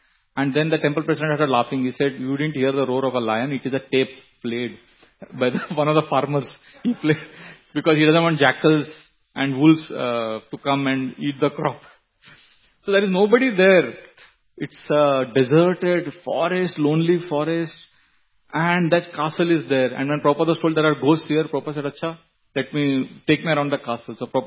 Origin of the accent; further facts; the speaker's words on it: Mumbai, Maharashtra, India; when I was growing up in Mumbai, we had a swimming pool in our colony.